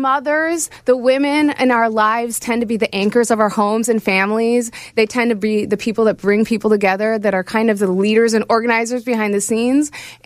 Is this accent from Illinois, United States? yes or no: yes; Chicago, Illinois, United States; I was writing about growing up in Chicago. So growing up in Chicago, I didn't know that, oh, it's East and West.